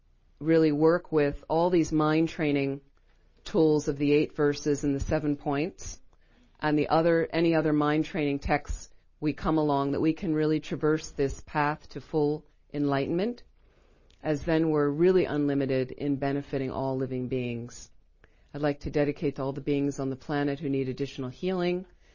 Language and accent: English; United States; And I used to joke with a friend, because I'm so American